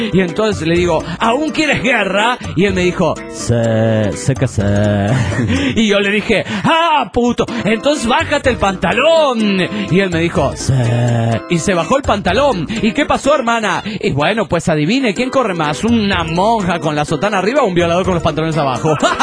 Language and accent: Spanish; Guayaquil, Guayas, Ecuador; de Guayaquil, Ecuador.